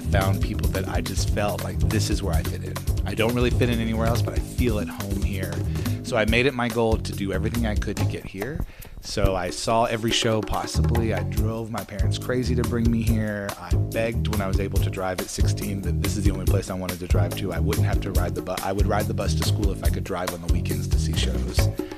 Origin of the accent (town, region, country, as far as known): Tennessee, United States; born or raised there